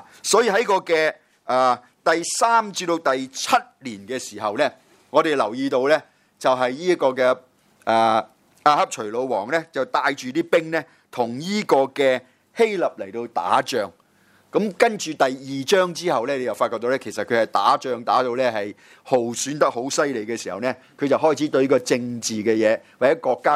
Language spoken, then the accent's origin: Cantonese; Guangdong, China; 我哋广东人都讲啦